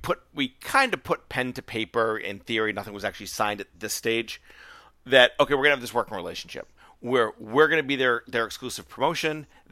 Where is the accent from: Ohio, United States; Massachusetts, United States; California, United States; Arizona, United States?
Massachusetts, United States; North Reading; oh, yeah, I grew up in North Reading.